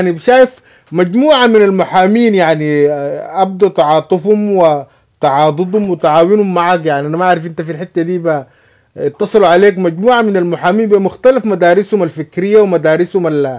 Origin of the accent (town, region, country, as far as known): Sudan